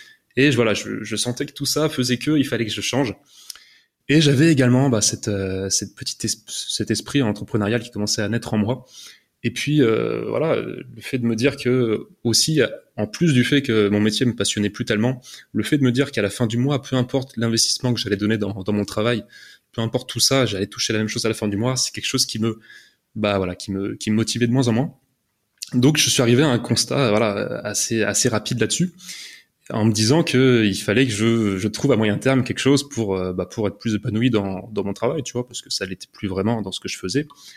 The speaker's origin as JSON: {"language": "French", "country": "France", "said": "Donc, moi, je suis français, hein, je suis pas suisse."}